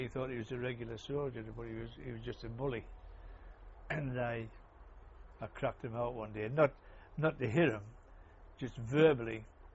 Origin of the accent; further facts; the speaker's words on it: North East England, United Kingdom; accent: Geordie; Similar, yeah, but I think that'd be difficult through me being a Geordie and my I've got like a high pitched voice.